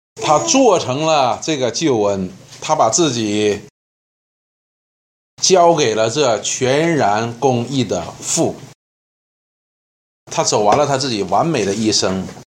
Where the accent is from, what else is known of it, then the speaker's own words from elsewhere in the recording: China; 我们中国人喜欢把它当作周末过